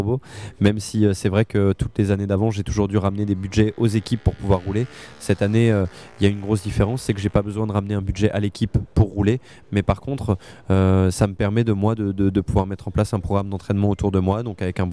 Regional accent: Le Mans, Pays de la Loire, France; puisque je suis natif du Mans

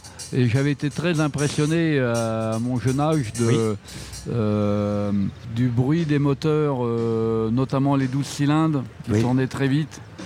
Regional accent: western France, France; surtout dans l'Ouest, qui était ma région d'origine.

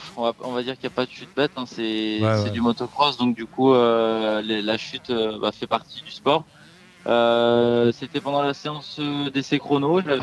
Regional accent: France; born there; Je suis né en France et donc mes premières années de moto, je les ai faites en France

